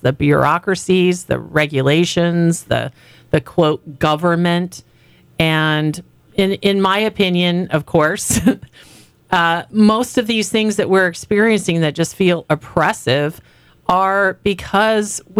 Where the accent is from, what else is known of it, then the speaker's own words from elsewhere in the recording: United States; So I'm an American. My ancestors fought in the American Revolution.